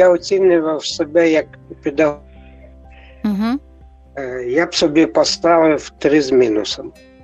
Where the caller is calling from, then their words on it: Zaporizhzhia, Zaporizhzhia Oblast, Ukraine; Запоріжжя.